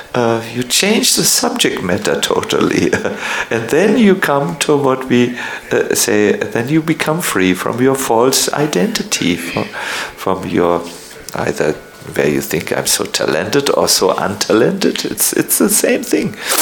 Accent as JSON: {"language": "English", "region": "North Germany", "country": "Germany", "said": "I'm from North Germany. We are not humble people."}